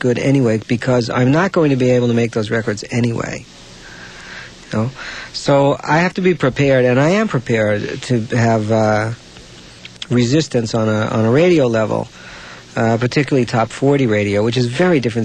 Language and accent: English; Queens, New York, United States; growing up in Queens and hearing music that came from Memphis or New Orleans or even a street corner in Harlem.